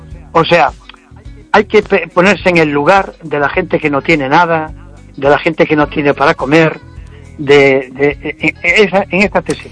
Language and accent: Spanish; Spain; A mí me encantaría que como español, que a mí me duele cómo tenemos el país